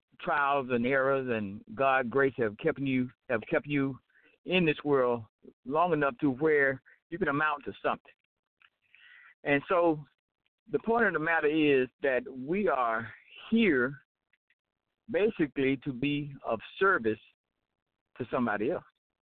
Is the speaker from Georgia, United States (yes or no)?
yes; Atlanta, Georgia, United States; My hometown actually is Atlanta